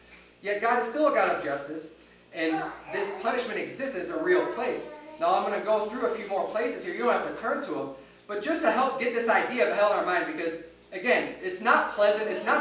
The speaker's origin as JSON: {"language": "English", "town": "Chicago", "region": "Illinois", "country": "United States", "tie": "born or raised there", "said": "I'm from Chicago. Originally, I'm from Chicago. That's where I was born and raised."}